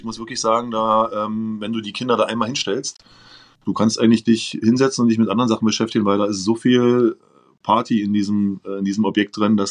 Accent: Potsdam, Brandenburg, Germany; Also wir haben in Potsdam ja die Location Treffpunkt Freizeit nennt sich das. Ich bin ja im Ostteil groß geworden

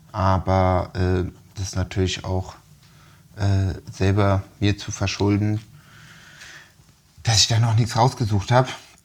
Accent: Switzerland; gerade als Schweizer.

